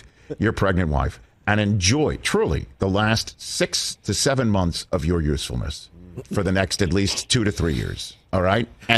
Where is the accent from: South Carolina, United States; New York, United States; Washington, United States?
New York, United States; Staten Island; I didn't know about the hockey, and I'm from Staten Island.